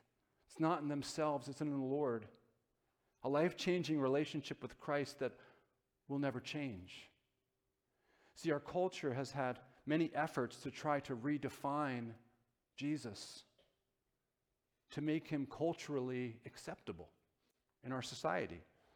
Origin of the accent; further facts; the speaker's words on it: New Jersey, United States; The pastor that I grew up with in Northern Jersey here in Bergen County, that's, some people don't think that's North Jersey